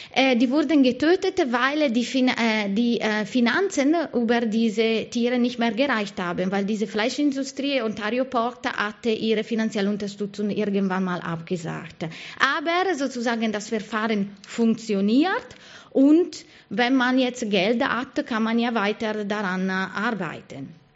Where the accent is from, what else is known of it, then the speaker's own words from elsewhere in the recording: Italy; ist ein Italiener, der interessanterweise aus meiner Heimatstadt kommt.